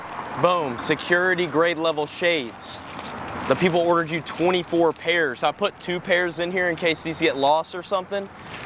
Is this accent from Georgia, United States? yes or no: yes; Georgia, United States; growing up, I grew up in Georgia, so I'd heard of religion.